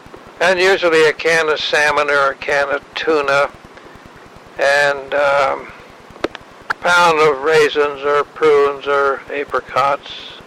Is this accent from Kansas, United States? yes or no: yes; Kansas, United States; born there; But then he went on and told me where I was born in Kansas, and when I went to high school, and when I graduated, and when I went into the Air Force